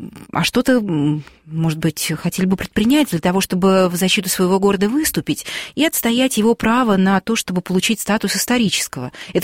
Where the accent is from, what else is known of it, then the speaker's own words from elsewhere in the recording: Kaluga Oblast, Russia; я же сама родом из Калужской области, у меня, например, в Балабаново, это рядом с Боровском, есть знакомые, друзья